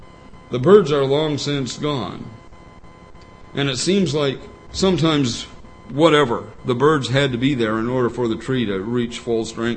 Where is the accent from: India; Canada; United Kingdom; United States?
Canada; And because I'm Canadian, I'll say, "Till the 1st of July."